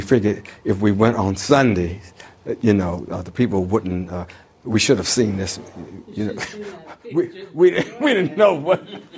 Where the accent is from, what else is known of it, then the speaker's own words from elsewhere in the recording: Detroit, Michigan, United States; Well, I'm this kid from Detroit, you see, 1964, and I'm thinking, you know, I'm in the South, and I don't know about this.